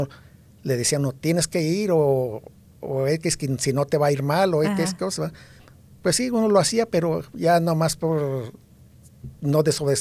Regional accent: Luis Moya, Zacatecas, Mexico; born there; Yo nací en México, en Luis Moya, Zacatecas. Un pueblito, pues, chico, ¿verdad? De ahí, pues, mis padres, mis abuelos fueron los fundadores de ese pueblo.

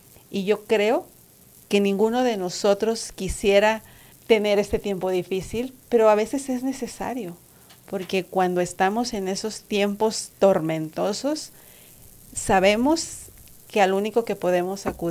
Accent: Mexico; Yo vengo de un lugar de México que es a orilla del mar y de muchos años me tocó vivir ciclones y lluvias muy fuertes.

